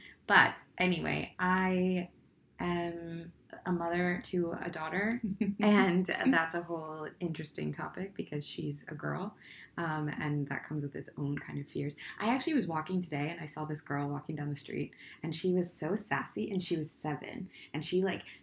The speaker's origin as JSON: {"language": "English", "country": "United States", "lives_now": "London, United Kingdom", "said": "Oh, I'm American, if you couldn't tell. Not Canadian."}